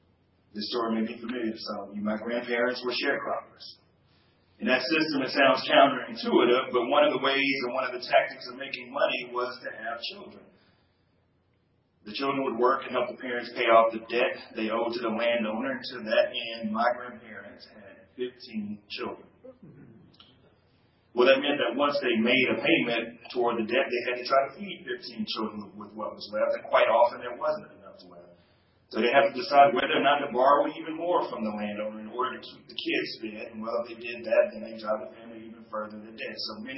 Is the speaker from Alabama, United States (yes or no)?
yes; Mobile, Alabama, United States; I'm from Mobile, Alabama, so people would come from across Alabama and gather at Aunt Bridie's house for family reunions, family gatherings, and the like.